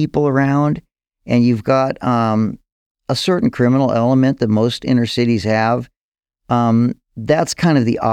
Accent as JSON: {"language": "English", "region": "Ohio", "country": "United States", "tie": "born or raised there", "also_born_or_lived": "Arizona / Illinois", "lives_now": "Oregon, United States", "said": "I grew up in Ohio and, like I say, lived in Arizona. I've lived in Illinois. I've moved around."}